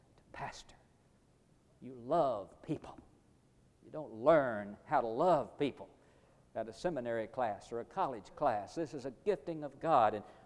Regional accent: Missouri, United States; because I was from Missouri, and I, you know, logically, I would return to my home state and pastor a good church there.

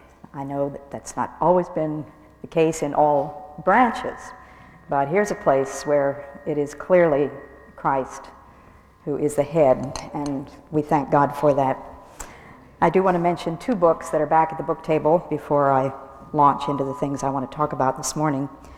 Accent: New England, United States; I come from New England, you know.

